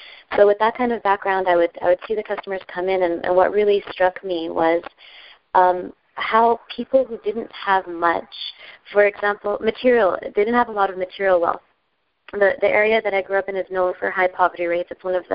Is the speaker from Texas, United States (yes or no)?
yes; McAllen, Texas, United States; Well, I grew up in South Texas, with a huge family, kind of on the border of Mexico in this little city called McAllen.